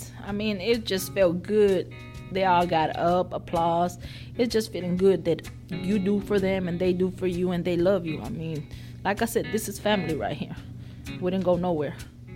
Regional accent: Weslaco, Texas, United States; moved away as an adult; also born or lived in Mexico; now in Yazoo City, United States; I was born in Mexico, but I was raised in West Laco, Texas. When I was 19, they brought us over here to Simmons on a working contract

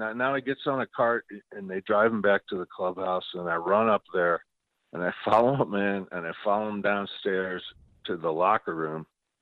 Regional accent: St. Louis, Missouri, United States; from St. Louis.

